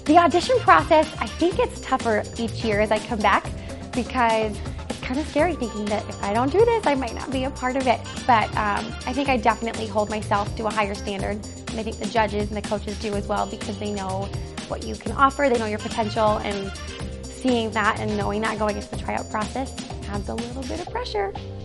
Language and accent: English; Denver, Colorado, United States; I'm from Denver, Colorado